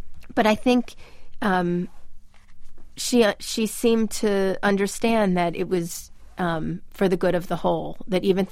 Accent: United States; And as an American, I have to say, I was really glad to hear that response.

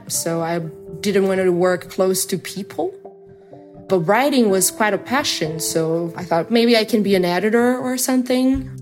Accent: Brazil; I'm from Brazil

